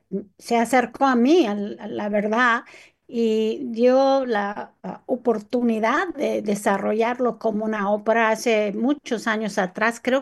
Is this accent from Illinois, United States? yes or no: yes; Chicago, Illinois, United States; el Chicago Public Library, la biblioteca de mi ciudad natal